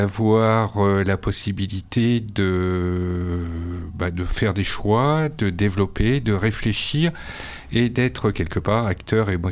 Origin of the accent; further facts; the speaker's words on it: Clermont-Ferrand, Auvergne-Rhône-Alpes, France; je suis né à Clermont-Ferrand, à la clinique Michelin. Mon père a travaillé chez Michelin. J'ai fait 8 déménagements en suivant mon père, qui a été muté à plusieurs reprises. Et après, donc, on est revenu à Clermont-Ferrand